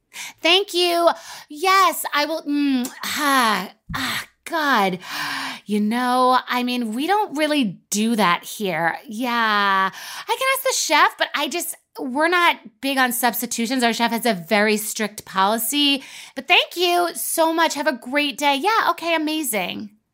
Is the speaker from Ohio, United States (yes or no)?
no; New York, United States; I was aware of you because I'm from New York